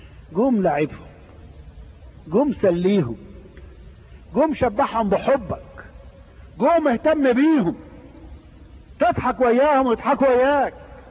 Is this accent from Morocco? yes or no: no; Egypt; من الامور اللي معروفة عندنا في مصر